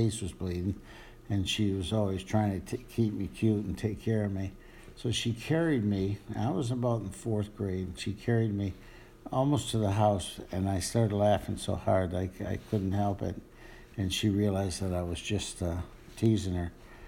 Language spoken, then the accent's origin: English; Marion, New York, United States; now in Alabama, United States; Well, I grew up in Marion, New York, which is upstate. It's right south of Lake Ontario. And I was born and raised on a crop farm, as opposed to a dairy farm.